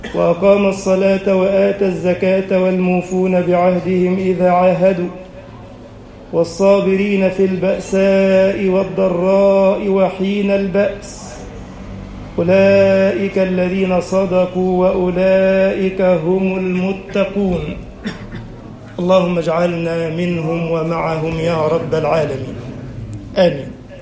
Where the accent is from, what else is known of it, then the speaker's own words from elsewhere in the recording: Egypt; اللهم اجعل بلدنا مصر أمنا أمانا